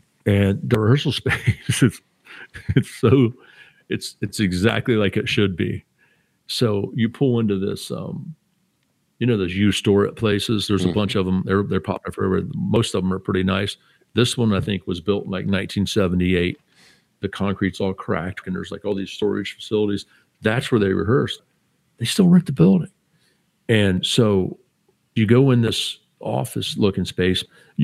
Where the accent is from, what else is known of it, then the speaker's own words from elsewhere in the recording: Ohio, United States; I said, dude, I grew up in Ohio.